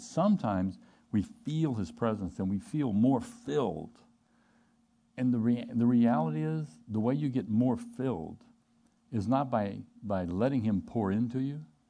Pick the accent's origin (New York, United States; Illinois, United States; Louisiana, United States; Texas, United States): Louisiana, United States; Now, since I am from South Louisiana, I don't use the word dissipation a lot when I speak.